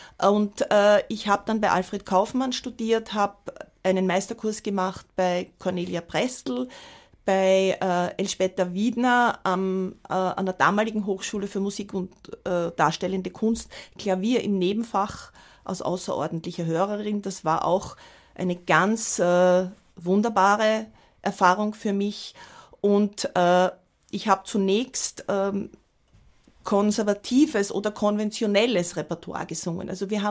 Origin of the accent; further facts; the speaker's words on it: Vienna, Austria; Also ich bin in Wien geboren, in Wien aufgewachsen